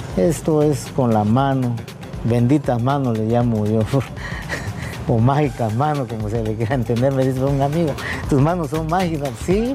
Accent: Chiapas, Mexico; Afortunadamente, mi pueblo es el que más me encarga las máscaras.

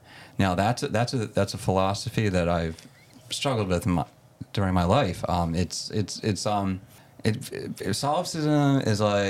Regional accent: Philadelphia, Pennsylvania, United States; born there; now in King of Prussia, United States; I was born in Fox Chase.

